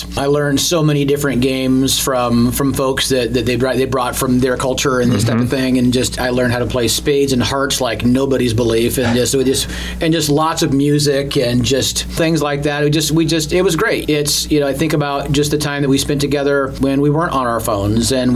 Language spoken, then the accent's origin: English; Corvallis, Oregon, United States; That's where my entire family have grown up, born and raised in Corvallis.